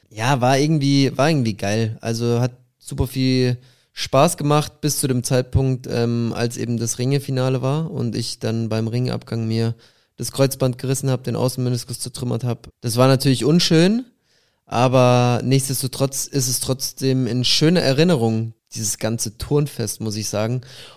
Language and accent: German; Bavaria, Germany; mich natürlich auch als Bayer ein bisschen aufgemuntert